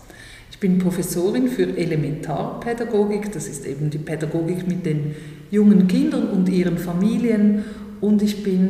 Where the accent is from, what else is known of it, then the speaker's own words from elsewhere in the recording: Switzerland; Ich komme aus der Schweiz, das wurde auch schon in den ersten Worten deutlich.